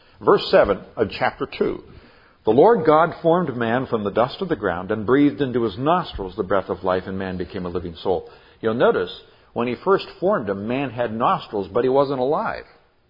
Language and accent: English; Nigeria; When I grew up in Nigeria, West Africa, we noticed that the African people there, especially in areas where there was a lot of animism, they held themselves in great fear.